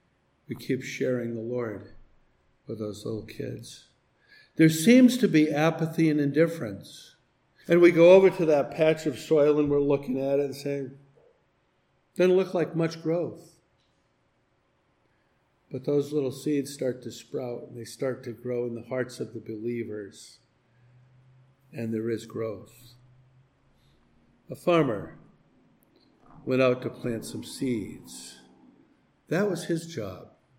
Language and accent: English; New England, United States; Everybody all around me was crying, and I'm from New England. I was just sitting there.